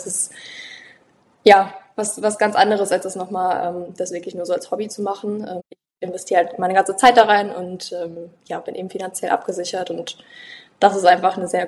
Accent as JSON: {"language": "German", "town": "Löhne", "region": "North Rhine-Westphalia", "country": "Germany", "said": "Ich komme ja tatsächlich so aus Löhne, knapp daneben, aber ja, mein Pferd steht in Bad Oeynhausen"}